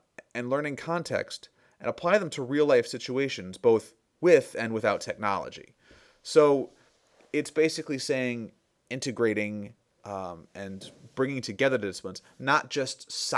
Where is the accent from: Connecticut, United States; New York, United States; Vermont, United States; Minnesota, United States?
Connecticut, United States; moved away; I'm from away. I'm not originally from Maine, I'm from Connecticut.